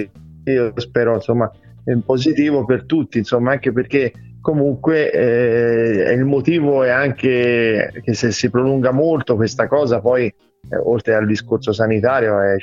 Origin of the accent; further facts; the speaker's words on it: Naples, Campania, Italy; born there; Sono nato a Napoli e ho sempre avuto passione nel cantare da quando ero piccolino.